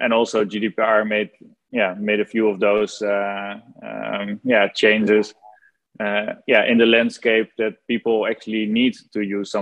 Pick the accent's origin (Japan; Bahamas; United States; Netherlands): Netherlands; I'm from the Netherlands, now live in Amsterdam.